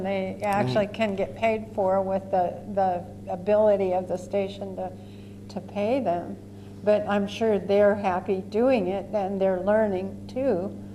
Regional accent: Fort Bragg, California, United States; But I grew up in Fort Bragg, and I had Mrs. Amack for a high school teacher

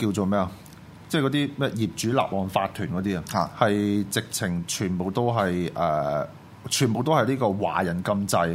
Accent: Hong Kong; 我都香港人嚟，我都香港人

